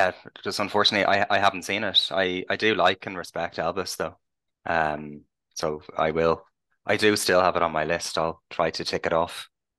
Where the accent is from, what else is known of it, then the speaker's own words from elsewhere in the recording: Bray, County Wicklow, Ireland; also born or lived in Dublin; I'm from near Dublin. I was born in Dublin, but raised in a town some kilometers away on the on the east coast, in a town called Bray, Bray.